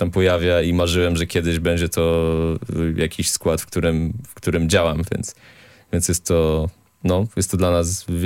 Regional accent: Gdańsk, Pomeranian Voivodeship, Poland; jesteśmy z Gdańska, mieszkamy w Gdańsku

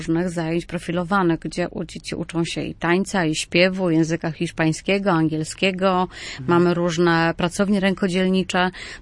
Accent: Dębnica Kaszubska, Pomeranian Voivodeship, Poland; Ja jestem z Dębnicy Kaszubskiej od urodzenia.

